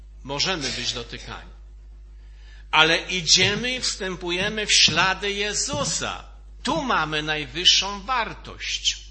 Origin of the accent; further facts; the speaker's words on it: Oświęcim, Lesser Poland, Poland; my jesteśmy z prowincji, bo z Oświęcimia.